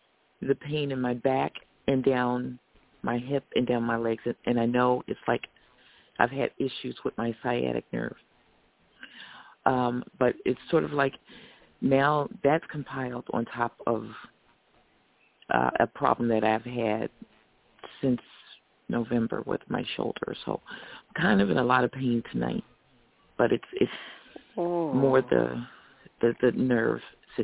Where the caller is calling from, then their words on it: Norristown, Pennsylvania, United States; I'm calling from Norristown, Pennsylvania.